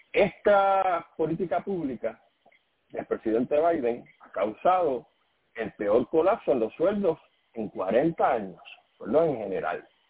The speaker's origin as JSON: {"language": "Spanish", "country": "Puerto Rico", "said": "Tú sabes que nosotros que somos boricuas los tres"}